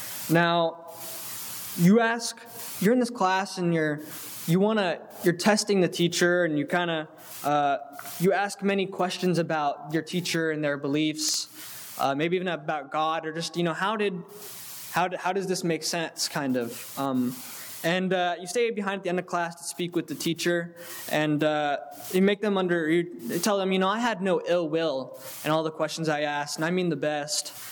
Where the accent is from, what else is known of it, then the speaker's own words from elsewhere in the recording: Costa Rica; now in United States; gave me some pride, not only as a Costa Rican, but as an American there.